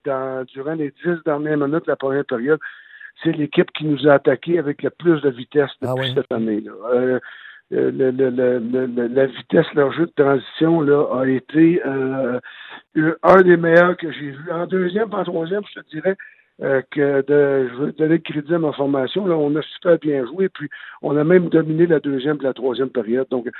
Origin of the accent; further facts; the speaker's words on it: Quebec, Canada; moved away; Écoute, ça fait tellement longtemps que pour moi, là, que je suis parti de la région du Québec. Là, ça fait pratiquement 17 ans là, que je retourne là durant l'été.